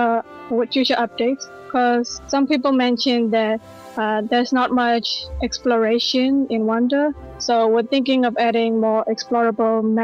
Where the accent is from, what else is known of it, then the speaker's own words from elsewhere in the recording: Myanmar; Yeah, I'm from Burma as well.